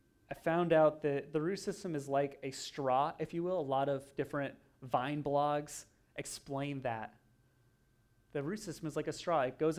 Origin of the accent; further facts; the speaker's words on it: Oregon, United States; I grew up in Oregon on a farm, and it was kind of on the side of a mountain